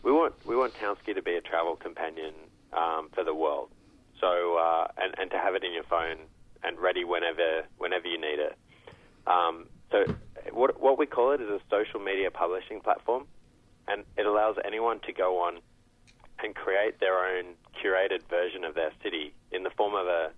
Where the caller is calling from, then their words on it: Sydney, New South Wales, Australia; I'm in Sydney today, and that's where we're based, where the Townsky office is.